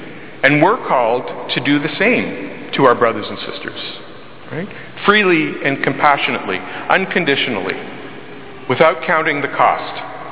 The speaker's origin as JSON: {"language": "English", "town": "Windsor", "region": "Ontario", "country": "Canada", "tie": "born or raised there", "said": "So, I grew up in Windsor, Ontario."}